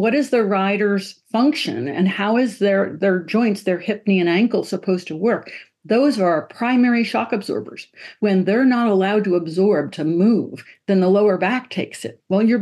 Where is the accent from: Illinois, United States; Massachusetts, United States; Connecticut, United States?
Connecticut, United States; Stamford; And I grew up in Stamford, Connecticut. So I would go over to Oxridge Hunt Club and watch the jumpers.